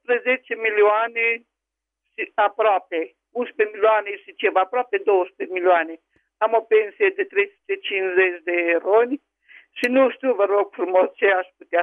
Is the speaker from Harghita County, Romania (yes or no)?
no; Caraș-Severin, Romania; din Caraș-Severin.